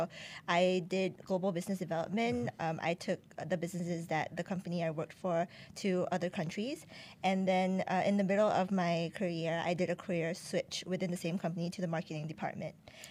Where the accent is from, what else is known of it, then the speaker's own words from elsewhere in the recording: Singapore; moved away as an adult; now in South Korea; I am originally Singaporean. I am still Singaporean, but I haven't lived in Singapore for the past 10 years. So, I was based mainly in South Korea, and I worked mostly around Southeast Asia.